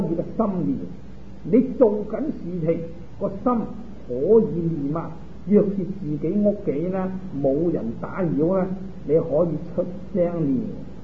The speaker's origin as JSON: {"language": "Chinese", "country": "China", "said": "现在我们讲我们中国人，尤其是我们东方人"}